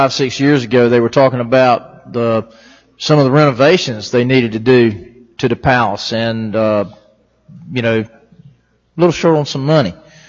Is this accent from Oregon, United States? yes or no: no; New Bern, North Carolina, United States; You know, if you don't know, I'm from New Bern.